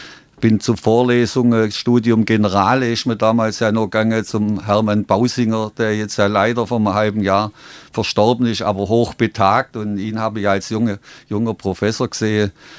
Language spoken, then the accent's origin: German; Heidenheim, Baden-Württemberg, Germany; Und als gebürtiger Heideheimer ist das bis heute noch meine Leibspeise.